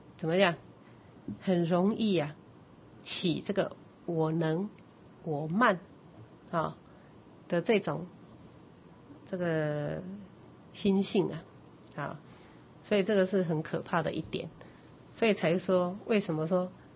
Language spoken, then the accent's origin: Chinese; Taiwan; 那你就可以看到我们台湾人这个雇主，所谓的雇主啊